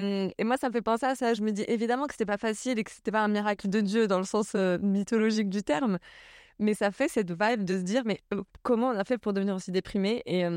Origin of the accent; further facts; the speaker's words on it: Morocco; now in France; Je suis marocaine, j'ai grandi au Maroc et je vis en France depuis 14 ans, je crois bien.